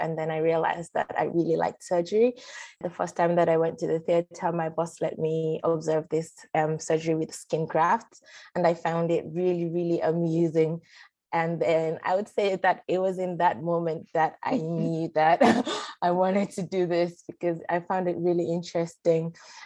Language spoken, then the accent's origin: English; Sierra Leone; I was born and raised in Sierra Leone. I have pretty much lived here all of my life, except for 1 year when I went to the UK to do a master's degree.